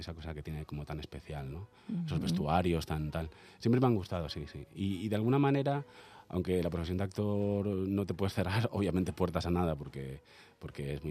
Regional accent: Madrid, Community of Madrid, Spain; born there; Pues nací en Madrid.

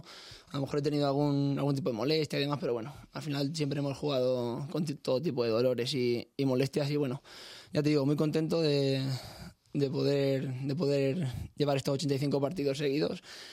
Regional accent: San Pablo de los Montes, Castilla-La Mancha, Spain; San Pablo de los Montes, un pueblo pequeñito, justo al sur de la provincia de Toledo, en el límite con Ciudad Real, un pueblo pequeñito, ahí de montaña.

